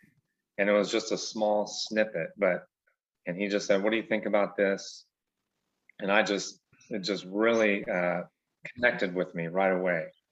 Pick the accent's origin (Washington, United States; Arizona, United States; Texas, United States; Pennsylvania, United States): Arizona, United States; born there; also born or lived in Guam / California / Turkey / Germany; I was born in Arizona, and 2 years later we were in Guam, and then we were in California, Turkey, Arizona, Germany.